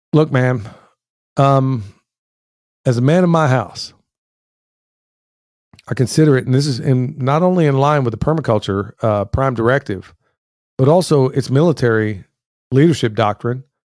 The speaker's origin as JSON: {"language": "English", "region": "Pennsylvania", "country": "United States", "tie": "born or raised there", "said": "I grew up in Pennsylvania, not far from Coatesville. That's where I'm originally from, y'all."}